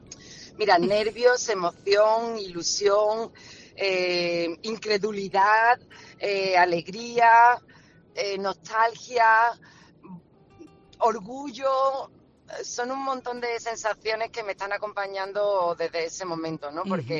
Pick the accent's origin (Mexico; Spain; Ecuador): Spain; Andalusia; moved away as an adult; Yo me siento andaluza por los cuatro costados. Yo dejé Andalucía para hacer mi carrera en televisión, pero siempre llevé Andalucía dentro de mí